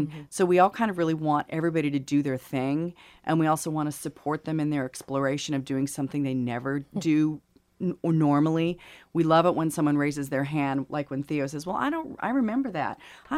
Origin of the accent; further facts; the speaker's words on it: Phoenix, United States; also born or lived in Portland; I was raised in Phoenix and Portland predominantly.